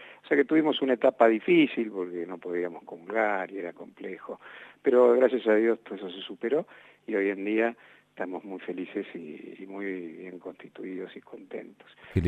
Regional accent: Buenos Aires, Argentina; Yo soy porteño. Nací en Caballito.

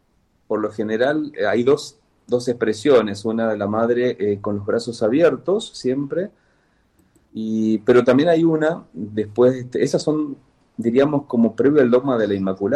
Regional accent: Tucumán, Argentina; porque soy tucumano.

